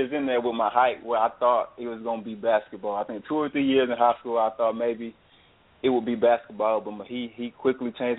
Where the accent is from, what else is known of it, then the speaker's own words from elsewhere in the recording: Arp, Texas, United States; I grew up in ARP, deep East Texas, about 12 miles outside of Tyler. So it's a really small town, man